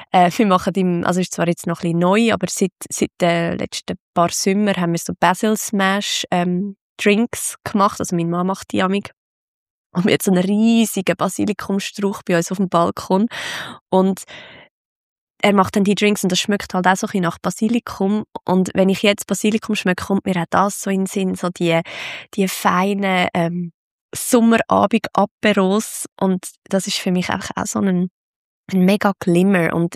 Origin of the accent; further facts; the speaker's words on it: Zug, Switzerland; Er erinnert mich an den Zug, an meine Heimat, an meinen Wohlfühlort, an meine vielen Momente am See